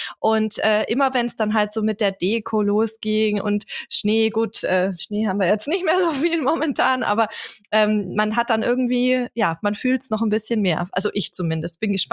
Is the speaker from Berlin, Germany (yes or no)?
no; Bavaria, Germany; wir sind ja auch in Bayern. Also mein Mann kommt aus Oberbayern und ich komme aus dem Allgäu.